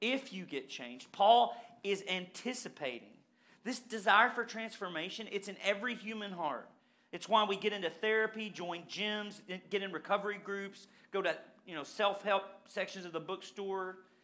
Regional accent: Southern United States, United States; because we grew up in the Bible Belt, we would say God is the most important thing about us.

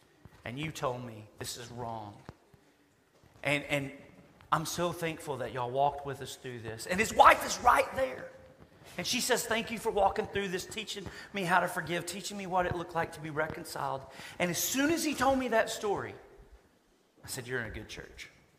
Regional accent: the South, United States; I grew up in the Bible Belt too. It is just part of the culture, part of the air that we breathe.

